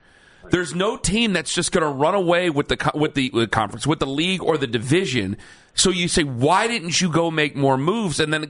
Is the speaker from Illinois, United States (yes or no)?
no; Ohio, United States; I don't know every city in Ohio, even though I'm from here and I've been on the air here a long time now.